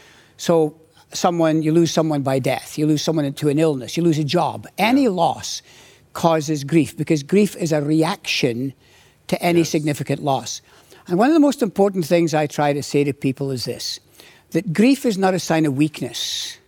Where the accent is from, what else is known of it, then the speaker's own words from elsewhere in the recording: Arbroath, Scotland, United Kingdom; I was born and raised in Scotland.